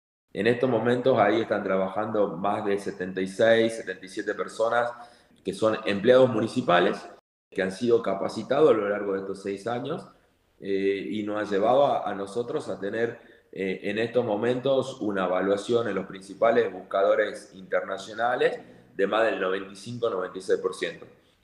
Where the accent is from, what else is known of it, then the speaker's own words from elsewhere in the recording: Tafí Viejo, Tucumán, Argentina; soy de Tafí Viejo, del interior, una ciudad que está a 10 kilómetros de San Miguel de Tucumán, provincia de Tucumán.